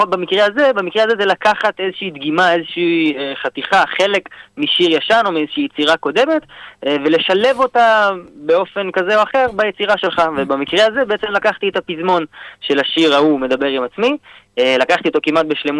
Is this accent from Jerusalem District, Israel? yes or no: yes; Jerusalem, Jerusalem District, Israel; אני בן 25, אני מירושלים